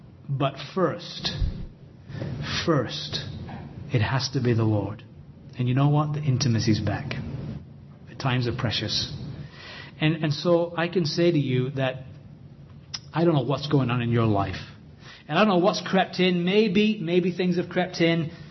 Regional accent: England, United Kingdom; You see, I'm an Englishman.

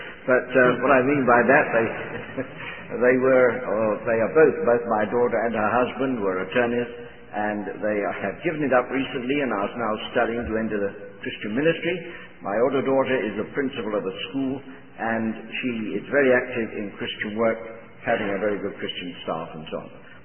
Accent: London, United Kingdom; born there; I'm very much from the other side of the pond, in the sense that I'm English-born, London-born, but my heritage is very Central European.

